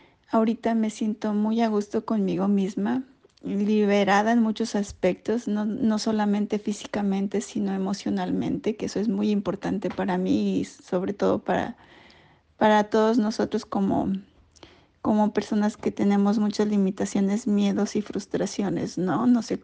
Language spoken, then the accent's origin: Spanish; Mexico; now in United States; soy mexicana, pero pues por cuestiones de otras circunstancias, pues estoy en el país de los Estados Unidos.